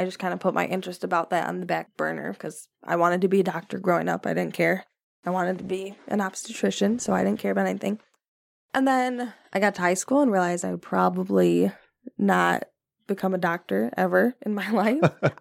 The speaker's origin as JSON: {"language": "English", "town": "St. Joseph", "region": "Missouri", "country": "United States", "tie": "born or raised there", "said": "growing up in St. Joe, I never thought about my race or how I look"}